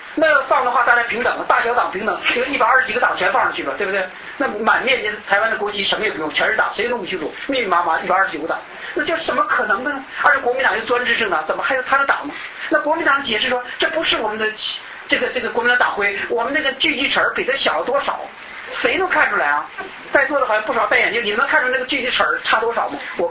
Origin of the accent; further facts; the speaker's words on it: China; moved away as an adult; now in Taiwan; 今天你说我在中国长大